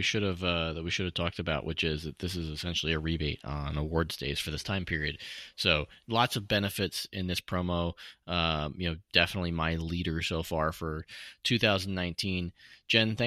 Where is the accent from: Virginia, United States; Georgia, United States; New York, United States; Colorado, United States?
Virginia, United States; Dulles; back then, Virgin America used to have a route out of my hometown of Dulles to Los Angeles, LAX.